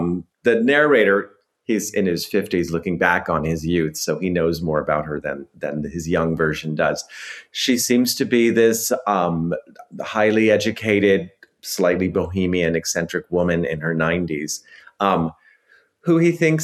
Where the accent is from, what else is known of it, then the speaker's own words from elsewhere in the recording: United States; And I became aware of, as an American, how parochial I was in knowing history and politics and literature and art and food.